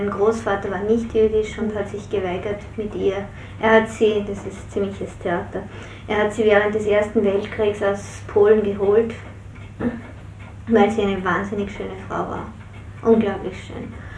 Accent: Upper Austria, Austria; moved away as an adult; also born or lived in Vienna; ich bin als Kind in Oberösterreich in die Schule gegangen. Aha. Und meine Eltern sind erst, als ich 18 war, wieder zurück nach Wien gezogen.

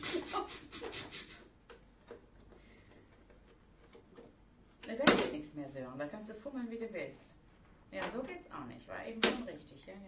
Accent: Rhineland, Germany; Ich komme aus dem Rheinland, die sind viel lebhafter.

